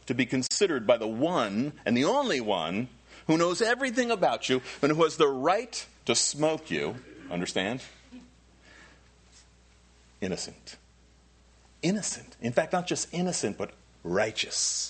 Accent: New Jersey, United States; I'm from Jersey.

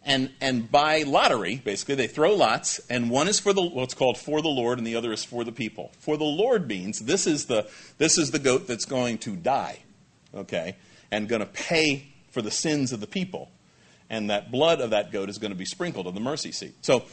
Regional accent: New York, United States; I'm from Long Island.

